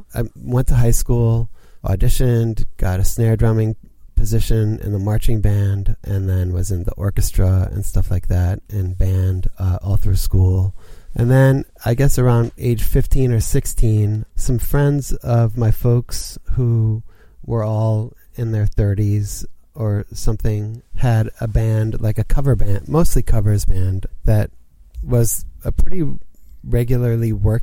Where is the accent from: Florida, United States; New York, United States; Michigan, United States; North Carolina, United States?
North Carolina, United States; also born or lived in Northeast, United States; I grew up in the East Coast, Northeast, until I was around age 10. And then my family moved to North Carolina.